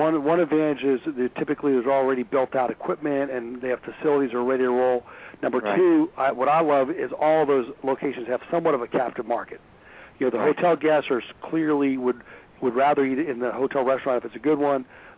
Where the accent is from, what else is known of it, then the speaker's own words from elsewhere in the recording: Pittsburgh, Pennsylvania, United States; I tell you, I'm from Pittsburgh originally. We love those markets.